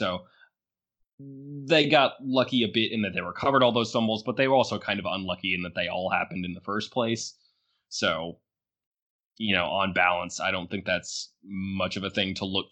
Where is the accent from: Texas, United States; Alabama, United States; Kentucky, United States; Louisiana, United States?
Alabama, United States; Birmingham; So UAB, my hometown team, grew up going to Blazers basketball games because nobody wants to go to Legion Field.